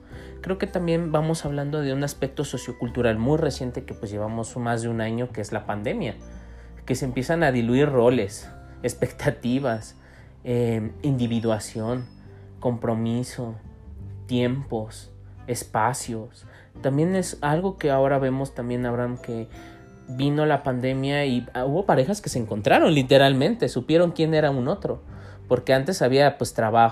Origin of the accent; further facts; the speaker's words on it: Mexico; nos hace esta invitación a pensarnos nosotros en nuestra psicología como mexicanos